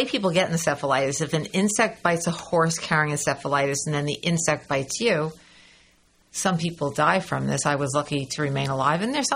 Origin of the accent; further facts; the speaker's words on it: Port Jervis, New York, United States; I grew up in Port Jervis, New York. My dad was born there, and it was interesting. It's a very small town.